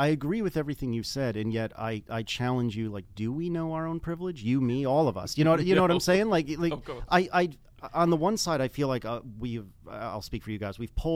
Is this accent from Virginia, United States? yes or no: yes; Richmond, Virginia, United States; And I'm from Richmond, Virginia, so I'm only a couple hours south of where they used to live.